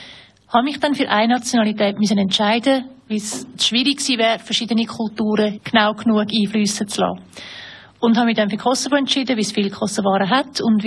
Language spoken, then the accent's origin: German; New York, United States; Ich bin in New York aufgewachsen